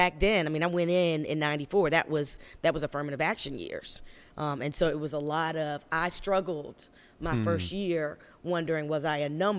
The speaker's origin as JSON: {"language": "English", "town": "York County", "country": "United States", "tie": "born or raised there", "said": "growing up in York County, you know, it was still, you know, it wasn't minority."}